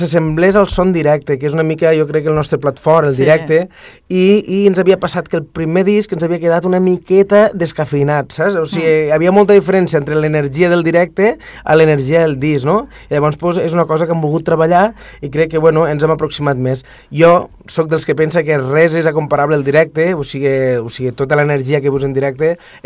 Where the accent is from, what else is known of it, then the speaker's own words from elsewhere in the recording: Camarles, Catalonia, Spain; perquè sóc de Camarles, un petit poble del Delta de l'Ebre